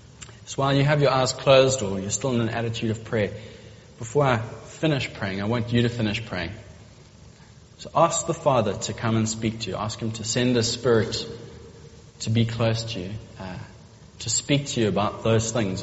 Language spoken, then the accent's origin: English; Durban, KwaZulu-Natal, South Africa; I was from the Bluff, so I kind of had, they were kind of intimidated, I think. We had sort of street credibility at Glenwood.